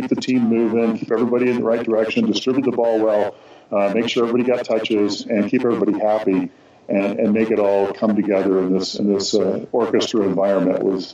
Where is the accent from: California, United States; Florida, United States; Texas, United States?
California, United States; Los Angeles; growing up in Los Angeles, and so that was fun.